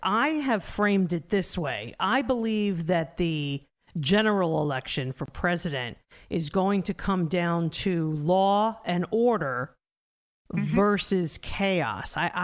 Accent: New Jersey, United States; now in Memphis, United States; he grew up here in Memphis and I grew up in New Jersey.

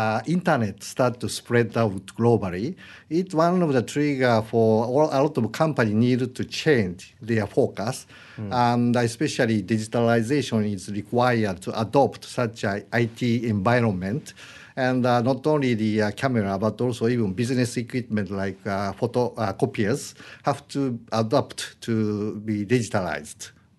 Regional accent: Osaka, Japan; Actually, I'm from Osaka.

